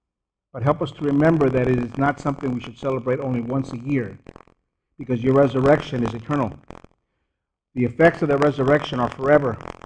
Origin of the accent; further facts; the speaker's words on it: Texas, United States; I grew up in South Texas, and I remember having a friend that had moved down from one of the northern states